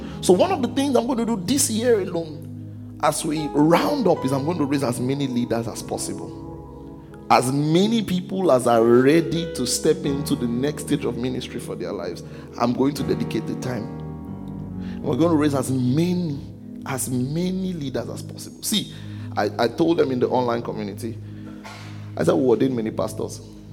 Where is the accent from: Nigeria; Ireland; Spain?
Nigeria; now in Kitchener, Canada; The fact that I came from Nigeria, I did this work here and it has grown